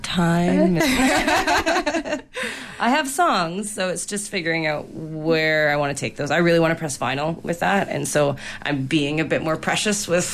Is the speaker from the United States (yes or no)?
no; Winnipeg, Manitoba, Canada; back to Winnipeg, where I'm from.